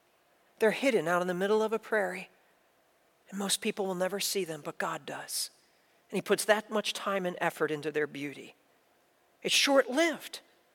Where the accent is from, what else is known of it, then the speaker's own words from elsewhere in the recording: New Jersey, United States; Now, I grew up in South Jersey. I grew up on the beach. I know what sand is.